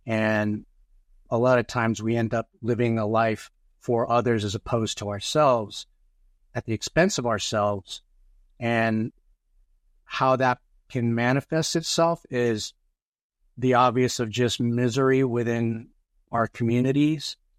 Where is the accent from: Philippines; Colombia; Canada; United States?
Philippines; especially coming and wearing the lens of being Filipino, you start to see a lot of the generational patterns that exist